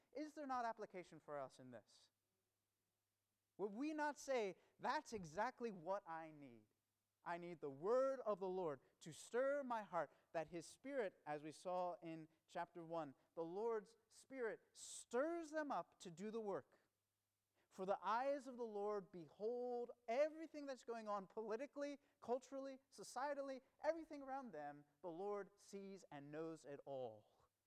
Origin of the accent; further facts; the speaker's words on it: Maryland, United States; One of my favorite things growing up in Maryland was these crazy lightning storms